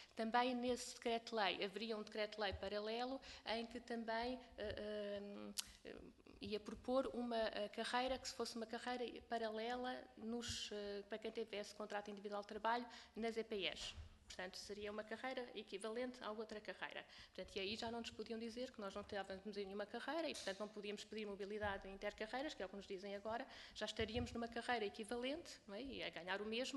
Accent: Lisbon, Portugal; Eu sou de Lisboa, a minha colega é do Porto, e estamos lá na Guarda, e queríamos ir naturalmente para as nossas zonas de origem.

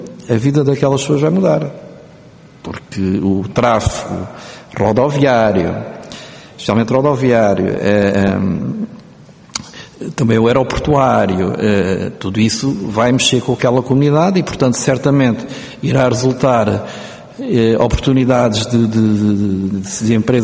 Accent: Setúbal, Portugal; eu até sou alentejano, mas sou do distrito de Setúbal

